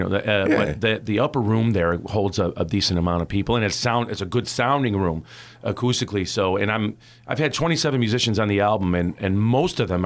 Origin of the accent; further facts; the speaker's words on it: Syracuse, New York, United States; You know, I'm from Syracuse, but I played in Utica as every bit as much as I did in Syracuse